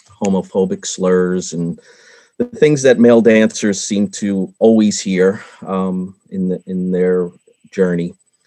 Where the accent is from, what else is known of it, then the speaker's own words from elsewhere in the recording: New York, United States; Well, and again, I'm from New York, so you'll have to just find the period in the sentence, because I could speak forever to jump in.